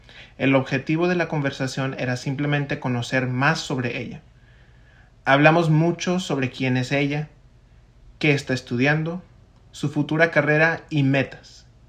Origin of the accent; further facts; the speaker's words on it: Laredo, Texas, United States; now in San Antonio, United States; soy de Laredo, Texas, y como Christy estoy en mi tercer año en la Universidad de St. Mary's aquí en San Antonio. Yo soy un estudiante de criminología y de español.